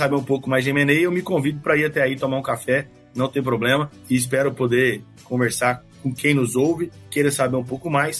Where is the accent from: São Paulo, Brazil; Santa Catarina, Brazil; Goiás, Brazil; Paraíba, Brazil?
Goiás, Brazil; sou de Goiás, então estou sempre por Goiás.